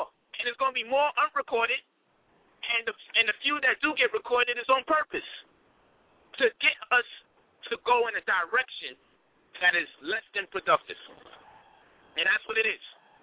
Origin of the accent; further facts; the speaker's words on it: Brownsville, United States; and still be in the hood and tell you I'm from Brownsville.